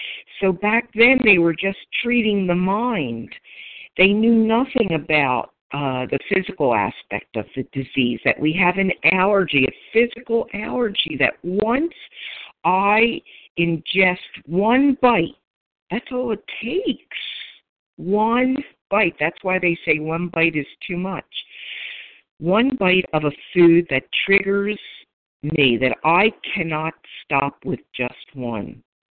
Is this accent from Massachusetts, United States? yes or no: no; Philadelphia, Pennsylvania, United States; I'm from Philadelphia and a grateful recovered compulsive overeater for today.